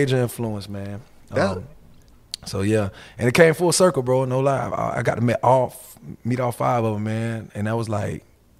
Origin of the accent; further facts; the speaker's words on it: Florida, United States; I'm from South Florida, right?